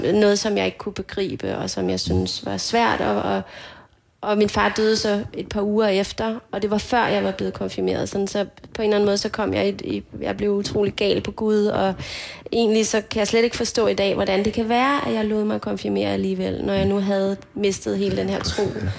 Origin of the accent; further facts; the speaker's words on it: Copenhagen, Capital Region of Denmark, Denmark; Jeg er født og opvokset inde i Strædet i København